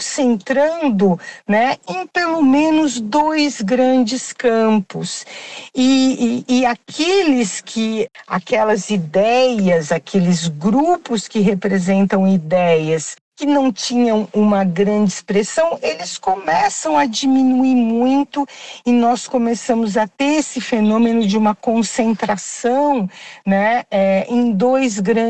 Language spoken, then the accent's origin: Portuguese; Brazil; eu sou brasileira